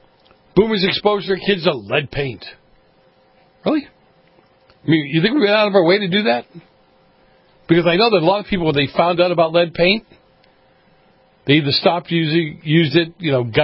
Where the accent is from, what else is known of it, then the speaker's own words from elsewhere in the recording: Boston, Massachusetts, United States; In the summertime, I grew up in Boston, this is so true. We turned a fire hydrant on, remember that?